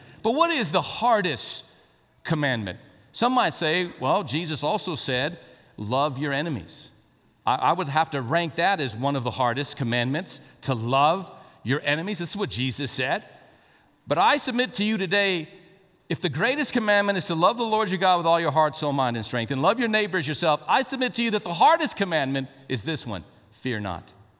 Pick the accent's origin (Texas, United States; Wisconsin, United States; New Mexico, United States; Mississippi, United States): New Mexico, United States; Albuquerque; I grew up in Albuquerque